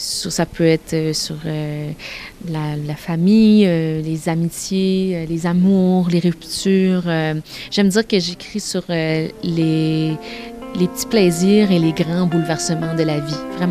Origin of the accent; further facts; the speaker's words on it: Acadia, Canada; quand on vient de l'Acadie, ben, on a notre façon de parler, de voir les choses, on a notre culture